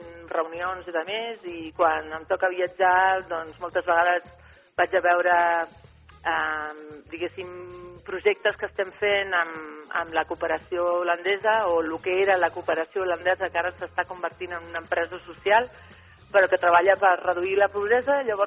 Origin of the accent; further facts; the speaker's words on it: Salou, Catalonia, Spain; also born or lived in Reus; Sí, soc nascuda a Reus, però em considero de Salou, perquè sempre vaig viure a Salou.